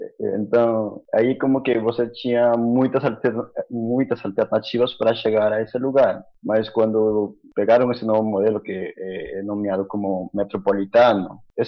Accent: Lima, Peru; Eu sou de Lima, sim.

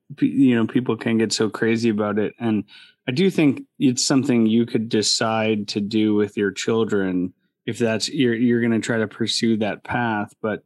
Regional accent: Milwaukee, Wisconsin, United States; I feel there's a strong connection to where I grew up in Milwaukee in terms of it being, it's not even second tier. I think it's like a third tier city.

